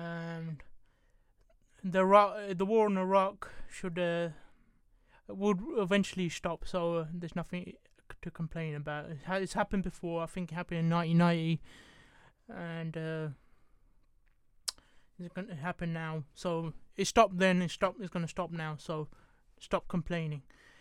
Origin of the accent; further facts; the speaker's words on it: England, United Kingdom; I'm like Indian, yeah. I've got Indian family, but I'm born and bred in England